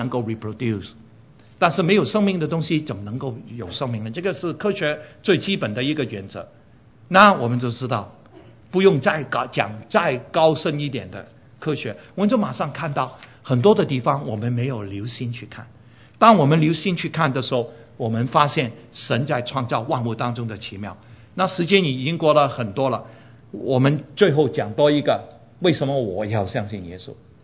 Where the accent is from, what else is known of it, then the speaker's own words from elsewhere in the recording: Hong Kong; born there; 我生长在一个很穷的家庭，我在香港出生。